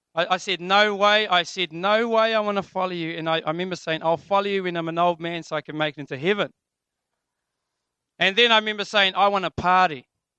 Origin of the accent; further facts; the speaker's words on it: Kaiwaka, Northland, New Zealand; I come from Kaiwaka. I was actually born there in Pūwai Street. My ancestors have been there for hundreds of years. I'm from Ngāti Whātua.